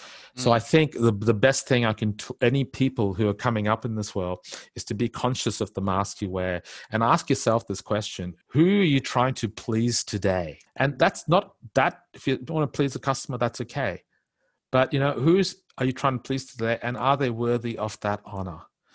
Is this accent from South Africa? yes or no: no; India; accent: Indian; One is I had to lose my Indian accent really quick.